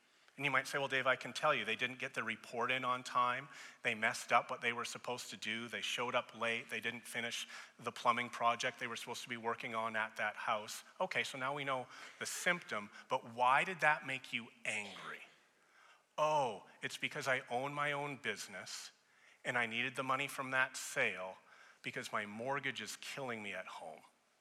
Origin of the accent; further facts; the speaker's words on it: Edmonton, Alberta, Canada; I'm born and raised in Edmonton. I left for the entirety of my 20s to go to school and such. But I love Edmonton.